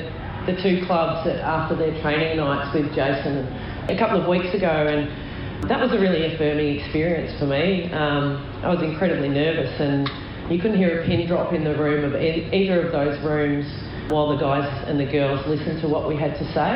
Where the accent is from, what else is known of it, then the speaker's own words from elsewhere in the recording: Dookie, Victoria, Australia; I grew up in Dookie, and I still love Dookie, and I always will.